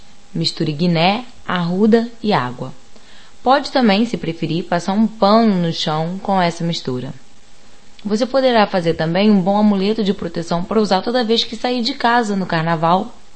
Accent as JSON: {"language": "Portuguese", "region": "Rio de Janeiro", "country": "Brazil", "accent": "carioca", "said": "como a maioria sabe, ou percebeu, eu sou carioca, então às vezes esse X intrometido entra no lugar dos S's"}